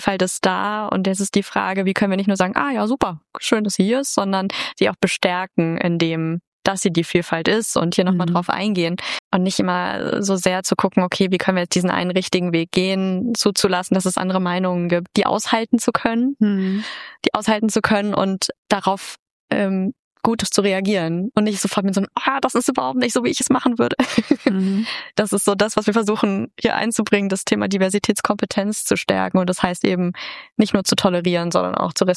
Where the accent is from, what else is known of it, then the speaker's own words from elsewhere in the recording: Cologne, North Rhine-Westphalia, Germany; ähnlich wie du, komme ich aus Köln